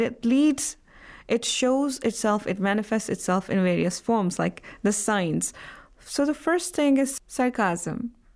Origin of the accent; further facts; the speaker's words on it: Jammu and Kashmir, India; now in Iran; I am from Kashmir, which is under Indian administration. And I have been living in Iran for some past 9 years now.